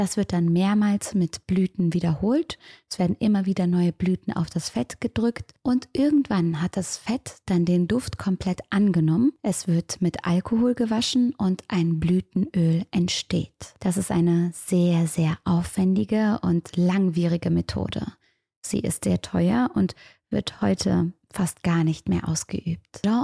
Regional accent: Cologne, North Rhine-Westphalia, Germany; Als Kölnerin, die lange am Bahnhof gewohnt hat, weiß ich, wie sowas riechen kann.

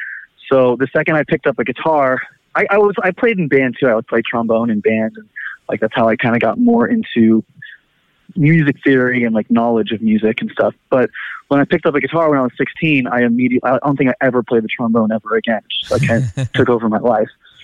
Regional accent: Fremont, California, United States; So Ian and I grew up in Fremont together, the guitarist Ian.

